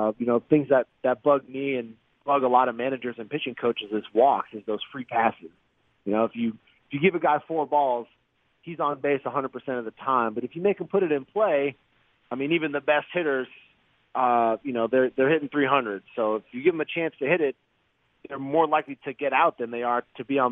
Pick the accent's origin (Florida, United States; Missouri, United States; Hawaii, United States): Florida, United States; Jupiter; my spring training is going to be in my hometown, like in my backyard, and for all my friends and family to see how all that hard work had kind of come full circle, and to be able to represent my town like